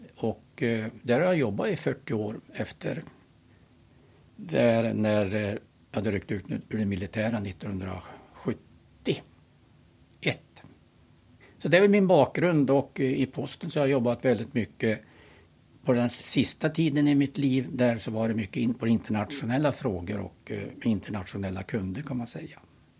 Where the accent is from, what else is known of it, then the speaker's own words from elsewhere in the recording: Knarp, Västernorrland County, Sweden; Ja, jag är en bondpojk från Knarp, 4 mil söder om Sundsvall. Uppvuxen på en bondgård.